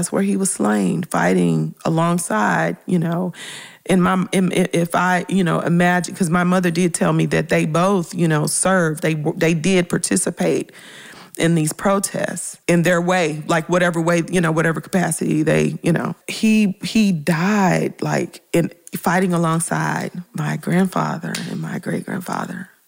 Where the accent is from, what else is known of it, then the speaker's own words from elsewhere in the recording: Memphis, Tennessee, United States; because I'm originally from Memphis.